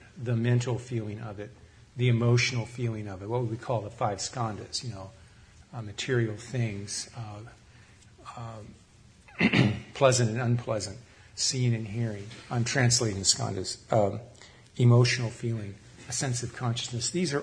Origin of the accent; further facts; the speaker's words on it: United States; this is America, I'm an American, let's talk about here